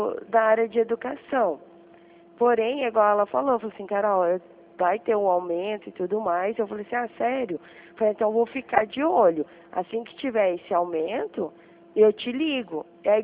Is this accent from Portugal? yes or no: no; Dourados, Mato Grosso do Sul, Brazil; No caso, eu trabalho aqui em Dourados. Eu sou de Dourados.